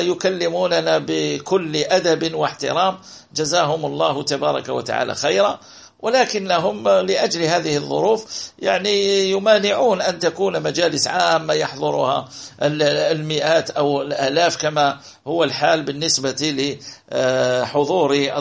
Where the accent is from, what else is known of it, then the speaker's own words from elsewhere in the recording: Algeria; حتى عندنا في الجزائر غير موجود،